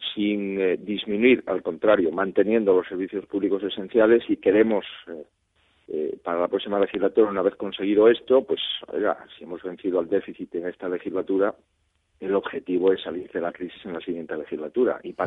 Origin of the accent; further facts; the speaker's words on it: Galicia, Spain; yo tengo la esperanza y la confianza en mi pueblo, porque lo conozco, porque formo parte de él, y porque no se deja influir por cosas que no ocurren en Galicia.